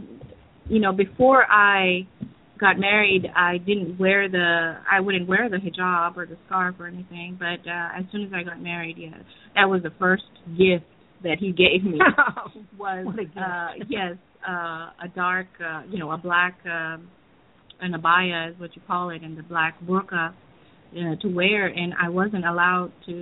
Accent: Venezuela; moved away as an adult; also born or lived in Calcutta, India; now in United States; I was born in Calcutta, India, and my parents went to Venezuela. My dad was an electrical engineer there, and I lived there for 18 years.

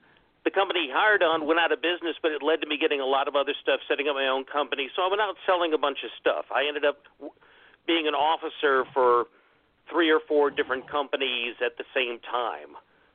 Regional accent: Florida, United States; But I grew up watching it in Florida, where Eddie Graham promoted.

